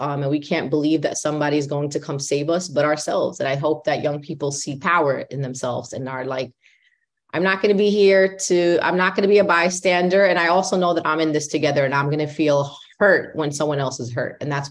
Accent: Brooklyn, New York, United States; accent: New York; raised Brooklynite from New York. That's a very, very important part of my identity and explains my nice heavy accent from New York. And I am a Palestinian Muslim American, a daughter of immigrants

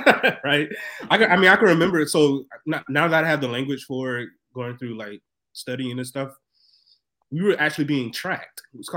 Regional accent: Orangeburg, South Carolina, United States; So I grew up in first 5 years in Orangeburg.

